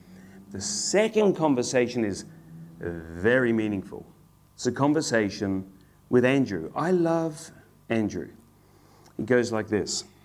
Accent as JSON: {"language": "English", "town": "Adelaide", "region": "South Australia", "country": "Australia", "said": "from time to time, head over to South Australia. We're from Adelaide, I guess."}